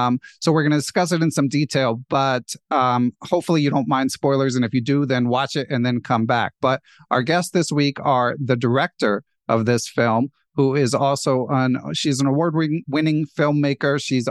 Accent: United States; One of these sort of rustic, small European towns that as an American, I always get jealous of.

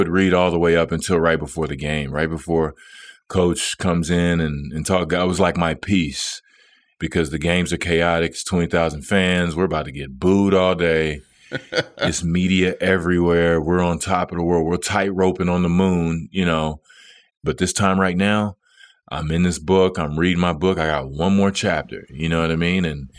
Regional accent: Dallas, Texas, United States; With playing Dallas, it stung so bad for me because, yeah, it was my hometown.

